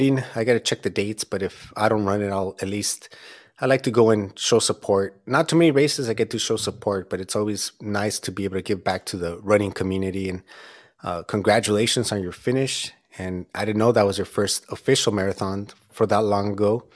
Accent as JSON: {"language": "English", "town": "Azusa", "region": "California", "country": "United States", "said": "I'm from Azusa"}